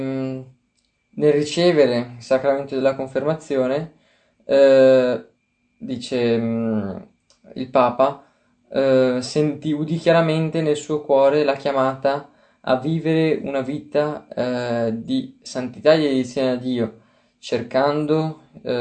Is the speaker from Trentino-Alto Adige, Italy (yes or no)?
no; Veneto, Italy; io vengo dal Veneto, quindi la Madonna della Salute è una chiesa proprio abbastanza vicino anche a dove abito